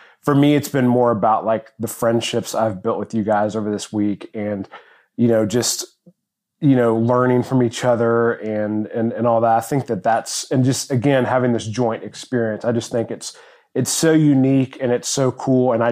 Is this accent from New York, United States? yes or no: no; Nashville, Tennessee, United States; from Nashville, Tennessee.